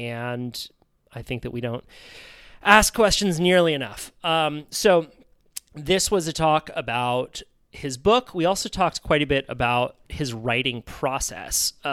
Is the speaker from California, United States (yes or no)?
yes; Santa Cruz, California, United States; he lives in Santa Cruz, which is my hometown, and also surfs.